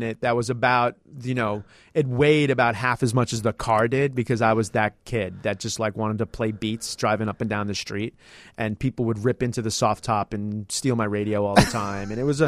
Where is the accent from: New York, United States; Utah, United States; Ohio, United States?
New York, United States; And we jumped in the car and we drove a couple hours as a New Yorker up to Cooperstown.